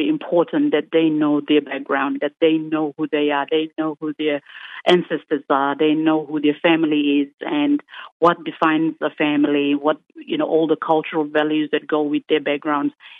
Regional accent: Australia; from a perspective of growing up in Australia, being Australian

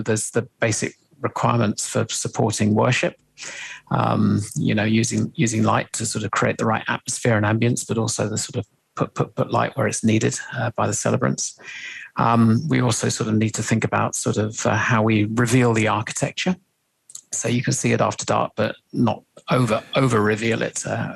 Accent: England, United Kingdom; or I guess being an Englishman, I might say Swan

